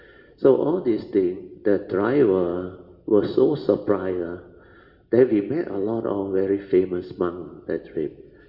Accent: Malaysia; I said, we are from Malaysia. We want to pay respect, make offering to Ajahn Mahabua.

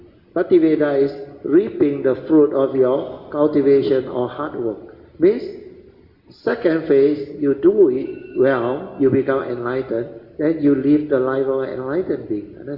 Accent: China; China, mountainous, no. The weather so extreme, no. My hometown, the weather worse than Xinjiang, no.

